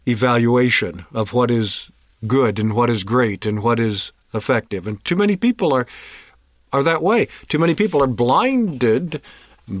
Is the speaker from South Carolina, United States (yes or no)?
yes; South Carolina, United States; also born or lived in Chicago; say, well, you don't sound like you're from South Carolina. Where were you born? And then I will say, I was born in Chicago, and explain how that happened.